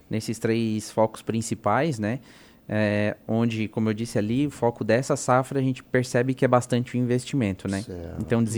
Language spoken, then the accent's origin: Portuguese; Jaguaruna, Santa Catarina, Brazil; eu venho de Jaguaruna, né?